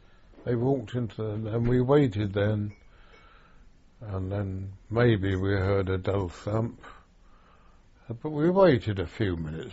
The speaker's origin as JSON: {"language": "English", "town": "Lewes", "region": "South East England", "country": "United Kingdom", "tie": "born or raised there", "said": "And then we drove off down through Kent and Sussex, and then blow me down, we're driving through my hometown of Lewes."}